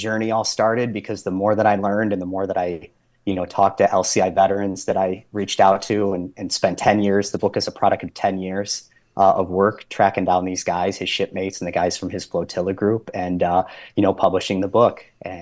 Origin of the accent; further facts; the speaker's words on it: Michigan, United States; So, I originally from Michigan, have kind of lived all over the place.